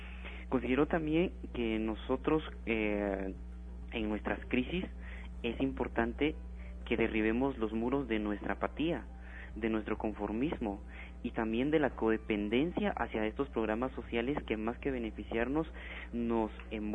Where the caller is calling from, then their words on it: Comalapa, Chimaltenango, Guatemala; soy de Comalapa, Chimaltenango.